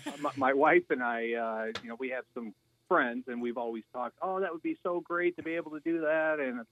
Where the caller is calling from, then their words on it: Chesterton, United States; Chesterton.